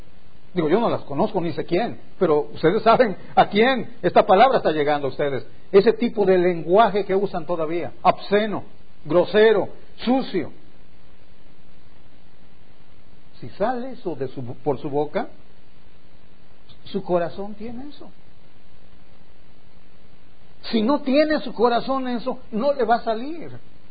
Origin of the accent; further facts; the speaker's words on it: Mexico City, Mexico; Los mexicanos, especialmente los que venimos de la Ciudad de México